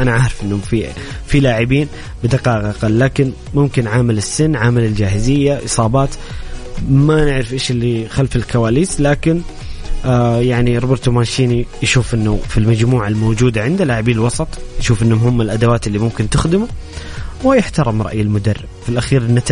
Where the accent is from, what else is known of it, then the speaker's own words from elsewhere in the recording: Saudi Arabia; وحنا كجمهور سعودي متعطشين جدا أنه نشوف المنتخب بطل